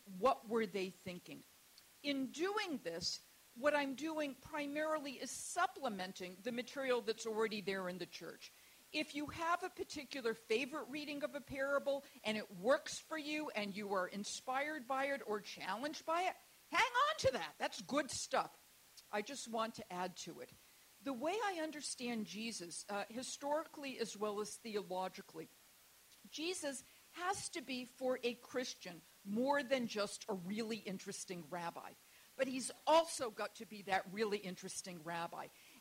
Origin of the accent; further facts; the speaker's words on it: Massachusetts, United States; I live in Tennessee, and I, you know, but I'm from Massachusetts